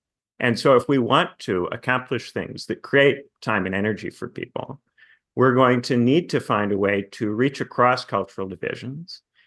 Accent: Indiana, United States; Well, I come from Indiana, you know, part of the middle of the United States.

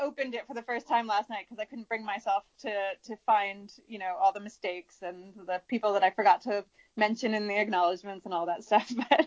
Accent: United States; I did undergrad in the U.S. I'm American

